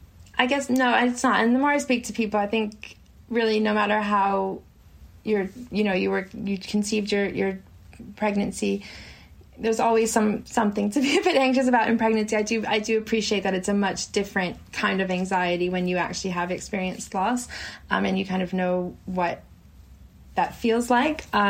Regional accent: New York, United States; now in London, United Kingdom; So yeah, I'm a New Yorker in London. I've been here about 7 years or so.

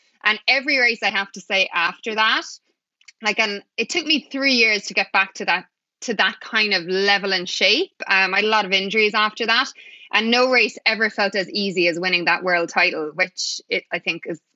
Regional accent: Ireland; I'm Irish. So coming from Ireland

